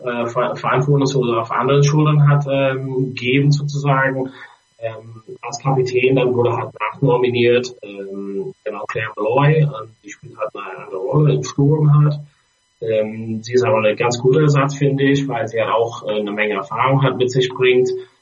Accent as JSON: {"language": "German", "country": "Ireland", "second_language": "German", "moved": "yes", "lives_now": "Berlin, Germany", "said": "Ja, witzigerweise habe ich als Ire einen guten Draht zu Rugby, aber habe eben nur angefangen, als ich nach Berlin gekommen bin in 2007."}